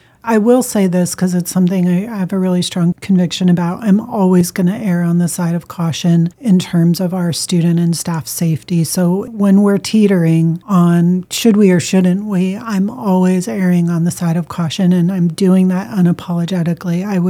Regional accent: Erie, Pennsylvania, United States; I always say my hometown of Erie, Pennsylvania is often in the top three spots for snowfall.

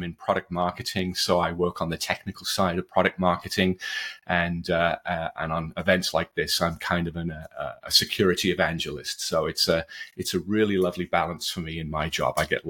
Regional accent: Wrexham, Wales, United Kingdom; now in California, United States; But I live in California. I've been in the US since 1989, but I was born and bred in Wales. In fact, I was born in a town called Wrexham

